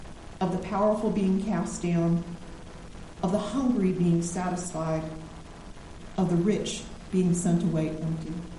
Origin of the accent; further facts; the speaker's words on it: the South, United States; Now, I grew up in the South, where the phrase, bless your heart, has an abundance of meanings.